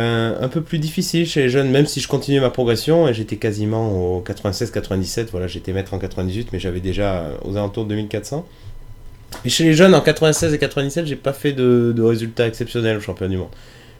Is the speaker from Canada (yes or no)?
no; Dax, Nouvelle-Aquitaine, France; Je suis originaire de Dax.